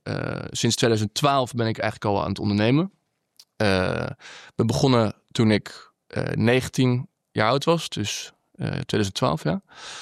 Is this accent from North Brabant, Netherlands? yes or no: no; Wassenaar, South Holland, Netherlands; Opgegroeid in Wassenaar naar Den Haag.